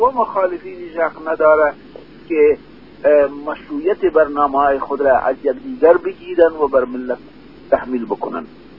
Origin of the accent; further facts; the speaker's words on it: Afghanistan